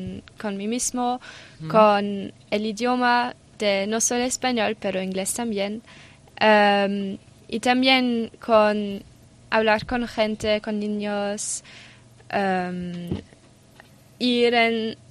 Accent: Austria; now in Jaca, Spain; tengo 18 y soy de Austria.

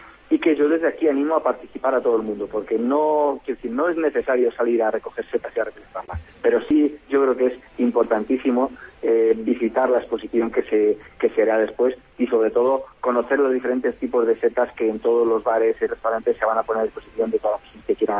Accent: Navaluenga, Castile and León, Spain; a mí me gusta Navaluenga porque es mi pueblo, porque es donde yo nací, porque es donde me crié

